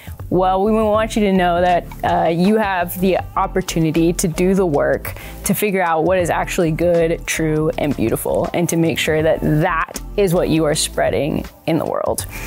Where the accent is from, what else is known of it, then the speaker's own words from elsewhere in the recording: Virginia, United States; But UVA is, I'm from Virginia, so, you know, was pulling for them.